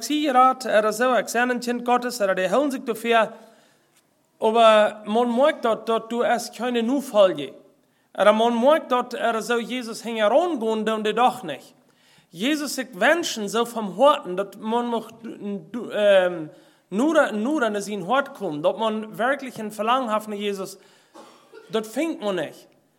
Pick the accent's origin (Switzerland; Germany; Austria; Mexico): Mexico; Bei uns in Mexiko ist es so, dass wir können im Vorjahr einmal in Stadt nicht kommen können